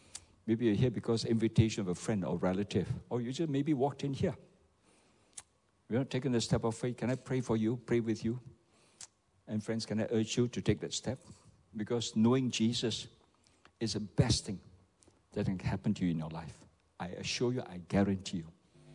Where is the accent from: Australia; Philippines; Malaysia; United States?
Malaysia; You're very special. I'm a pastor from Malaysia.